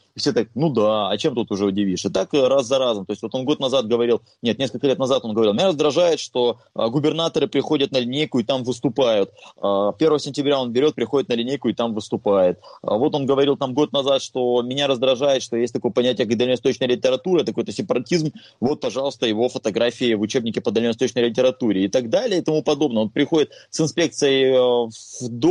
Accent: Khabarovsk, Khabarovsk Krai, Russia; как любой хабаровчанин и патриот своего города

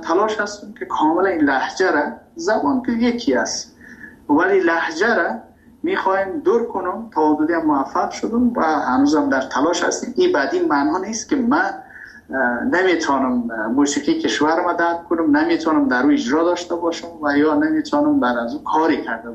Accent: Afghanistan; now in Iran; ما مهاجر شدیم در ایران.

